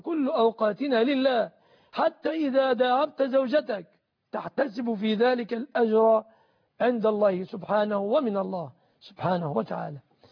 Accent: Egypt

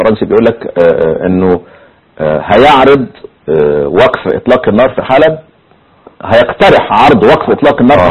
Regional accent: Upper Egypt, Egypt; في ارض بيسموها عندنا في الصعيد الجزائر يعني

